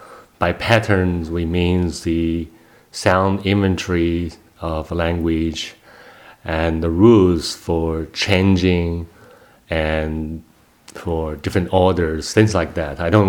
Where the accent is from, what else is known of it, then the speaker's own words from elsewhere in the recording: Hohhot, Inner Mongolia, China; English is a second language; Okay, I'm from Inner Mongolia, and the capital city of Inner Mongolia, Huhot, and I had my primary school years and middle school years.